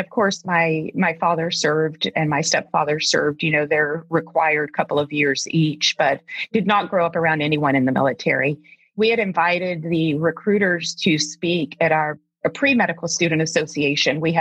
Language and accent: English; Deep South, United States; now in Alaska, United States; I grew up in the Deep South, so I grew up where food was love and comfort and family.